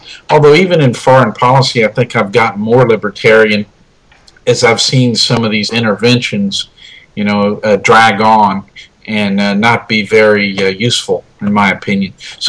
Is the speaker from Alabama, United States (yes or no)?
no; Louisiana, United States; Well, I'm originally from Louisiana, which is where I teach now.